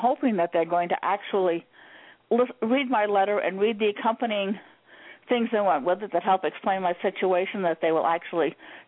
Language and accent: English; Maine, United States; Now, I was raised in a, you know, because I'm from the north, I'm from Maine, so I was raised in a Christian tradition.